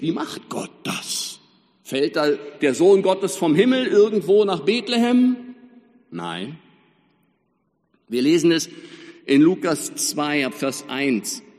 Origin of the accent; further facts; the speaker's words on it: Tempelhof, Berlin, Germany; born there; Also als wenn irgendwo es Schriften gäbe, wo drin steht, 1259 schon drin steht, dass ich mal in Tempelhof geboren werden soll.